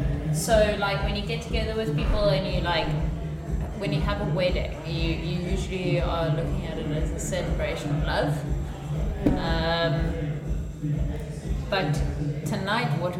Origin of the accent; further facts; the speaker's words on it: Botswana; I've had a close cultural sphere or a close, like, network of families that I grew up with in Botswana